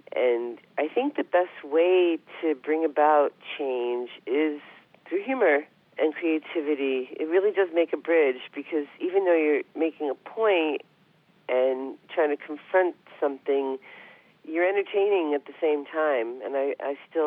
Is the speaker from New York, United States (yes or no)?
yes; New York, United States; I had a best friend named Heidi Ashkenazi growing up in Long Island